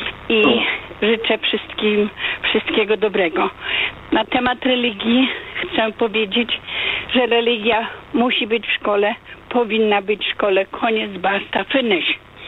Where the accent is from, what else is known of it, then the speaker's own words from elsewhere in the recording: Ostrożany, Podlaskie Voivodeship, Poland; now in United States; Tak, ja dzwonię z Florydy. Ze Stanów Zjednoczonych. Pochodzę z diecezji drohiczyńskiej, a dokładnie z parafii Ostrożanej.